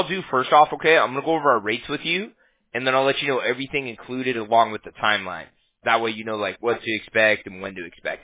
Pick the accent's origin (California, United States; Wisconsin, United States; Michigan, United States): California, United States; Huntington Beach; Yeah, I'm from Huntington Beach. Our company's based in Fountain Valley, you know, so.